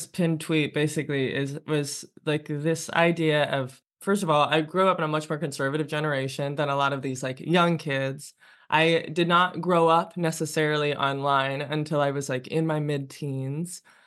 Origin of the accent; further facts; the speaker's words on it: Ohio, United States; And I grew up in Ohio where I was in a monoculture. It felt very white.